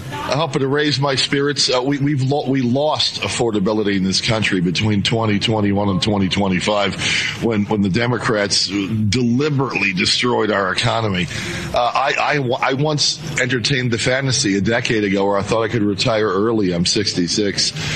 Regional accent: Brick, New Jersey, United States; But I'm from Brick, New Jersey. It's about maybe 140 miles from here.

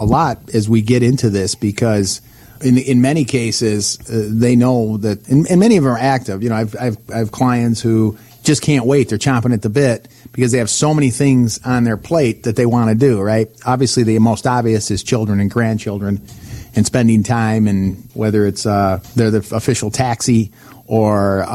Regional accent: Michigan, United States; You know, I'm originally from Michigan. I live here.

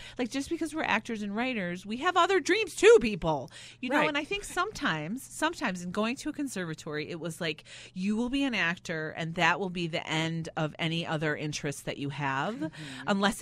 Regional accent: Evanston, Illinois, United States; when I was growing up in Evanston, I had a friend who had this huge Lincoln Street.

